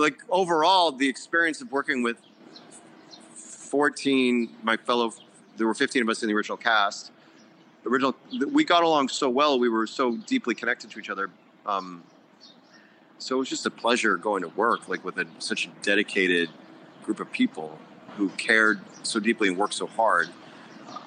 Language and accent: English; Illinois, United States; when I went back home to Illinois, I grew up outside Chicago